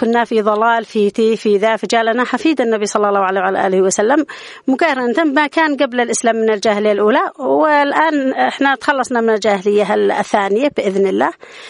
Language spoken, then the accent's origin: Arabic; Yemen; الاستعداد النفسي عندنا كيمنيين على أتم الاستعداد